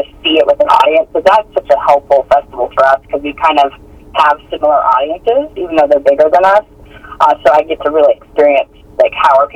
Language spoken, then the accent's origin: English; San Diego, California, United States; now in Mississippi, United States; Well, I've lived all over the country, but I grew up mostly in San Diego, and I was a film minor in college.